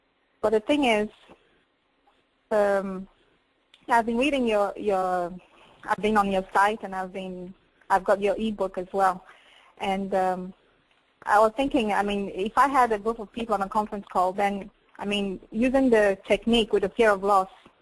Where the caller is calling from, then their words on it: Denmark; I'm calling you from Denmark.